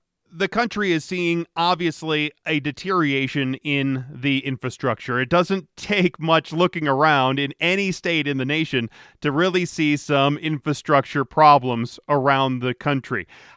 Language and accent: English; Colorado, United States; And they say it's really bad here in my home state of Colorado